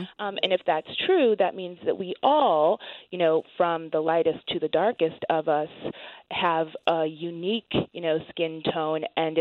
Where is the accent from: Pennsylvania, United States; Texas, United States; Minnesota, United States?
Minnesota, United States; Apple Valley; You know, I grew up in Apple Valley in the Twin Cities.